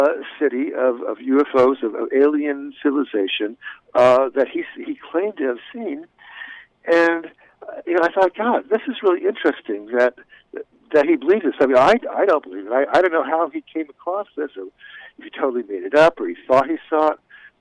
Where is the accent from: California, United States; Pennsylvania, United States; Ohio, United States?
California, United States; Hollywood; I grew up in Hollywood in the 19, I was born in 1945